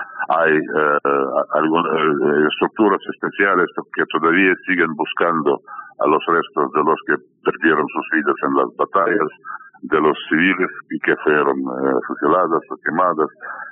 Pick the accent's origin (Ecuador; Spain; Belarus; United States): Belarus; Eso pasó a la mayoría de los varones en mi país, y básicamente no se puede encontrar una sola familia belarusa la cual no sufrió en este periodo duro